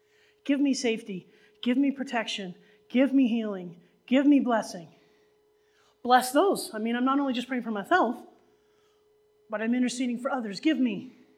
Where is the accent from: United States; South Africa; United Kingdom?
United States; And I'm an American, doggone it, and I can afford some comfort.